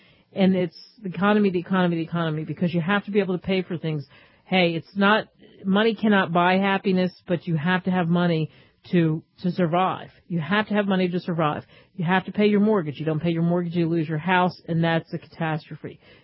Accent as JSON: {"language": "English", "region": "New Jersey", "country": "United States", "said": "I said, \"I'm from that area.\""}